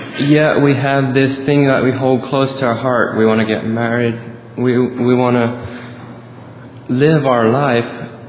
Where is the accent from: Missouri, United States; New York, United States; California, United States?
Missouri, United States; Barnett; I'm from Barnett, Missouri.